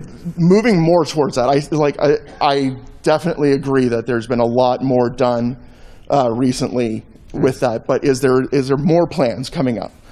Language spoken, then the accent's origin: English; Whitby, Ontario, Canada; from Whitby, Ontario, Canada.